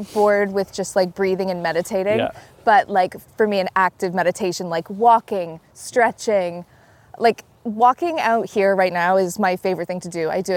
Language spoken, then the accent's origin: English; Canada; moved away; I'm originally from Canada